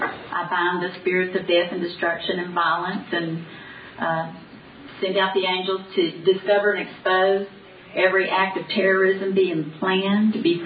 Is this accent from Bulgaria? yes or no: no; United States; born there; I thank God that I was born in America.